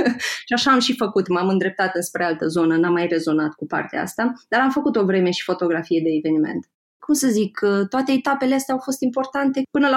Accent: Iași, Iași County, Romania; now in Bucharest, Romania; am aterizat în București. Am plecat din Iași și am aterizat în București.

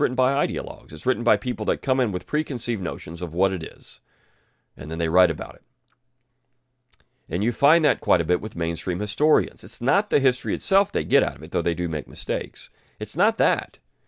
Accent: San Francisco, California, United States; Infected, I'm from San Francisco, California, infected with Yankeeism.

